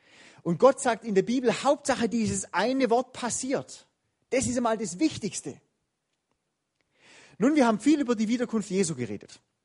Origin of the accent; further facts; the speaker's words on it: Baden-Württemberg, Germany; weil ich bin ja auch in Baden-Württemberg aufgewachsen.